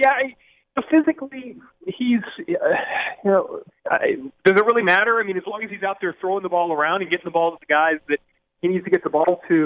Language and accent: English; Louisiana, United States; born there; I follow the Saints because I was born in Louisiana.